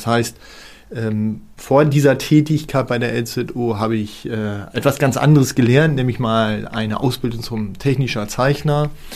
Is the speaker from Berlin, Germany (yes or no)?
no; Saarland, Germany; moved away as an adult; also born or lived in Friesoythe; now in Oldenburg, Germany; Genau, also geboren bin ich in Friseute, ich bin aber aufgewachsen im Saarland. Ich bin gebürtiger Saarländer und dort habe ich bis zum Jahre 2011 gelebt und bin dann nach Oldenburg gezogen, habe hier ein Haus erworben und lebe seit 10 Jahren nun hier in der Stadt Oldenburg.